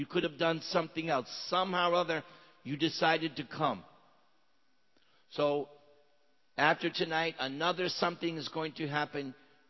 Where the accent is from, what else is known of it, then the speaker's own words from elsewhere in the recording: New York, United States; moved away; For instance, I'm originally from New York. So when you're from New York, you think, oh, there's nothing better than New York.